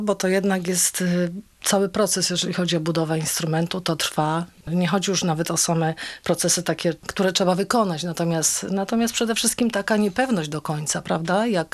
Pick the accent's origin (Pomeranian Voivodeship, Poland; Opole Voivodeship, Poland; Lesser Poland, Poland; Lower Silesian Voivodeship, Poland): Lesser Poland, Poland; Kraków; Ja jestem z Krakowa, także krakowiacy i górale.